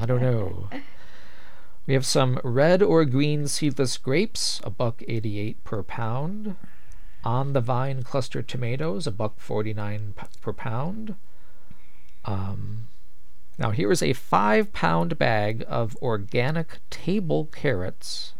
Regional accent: Corpus Christi, Texas, United States; born there; Now, I was born in Corpus Christi, Texas, so we had whoopie pies where I grew up.

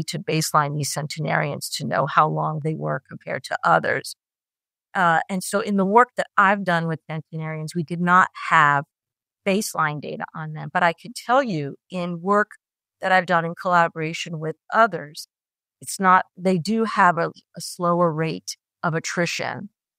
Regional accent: Italy; first language Italian; English is a second language; the book was originally written in Italian, which is my mother tongue.

